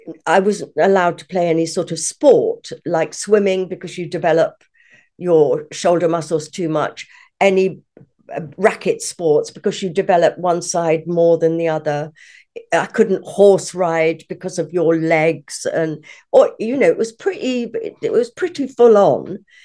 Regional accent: Stratford-upon-Avon, West Midlands, United Kingdom; born there; I was born in Stratford-on-Avon in Warwickshire, Shakespeare's birthplace, obviously, as everyone I'm sure knows.

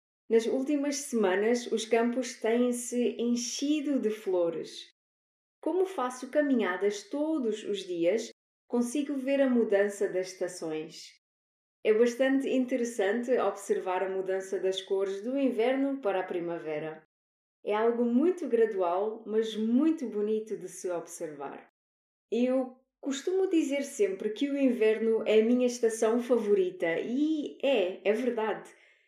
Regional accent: Albufeira, Algarve, Portugal; Em Albufeira, a cidade onde eu cresci

